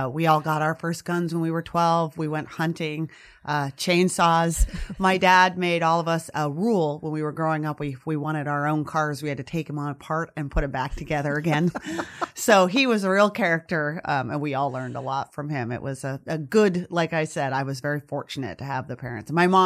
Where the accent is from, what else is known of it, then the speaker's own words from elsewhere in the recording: Oregon, United States; that was not the Oregon I grew up in. I grew up out toward the coast in a logging community. So it was a farming and logging community.